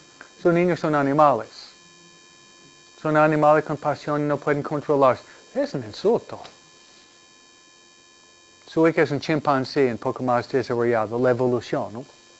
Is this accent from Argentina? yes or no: no; Mexico; Yo soy mexicana y para nosotros la Virgen María, la Virgen Guadalupe es esencial.